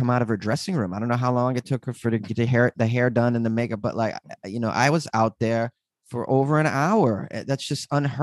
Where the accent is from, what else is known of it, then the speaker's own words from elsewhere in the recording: Boston, Massachusetts, United States; moved away; I'm from Boston. I had just moved from Boston.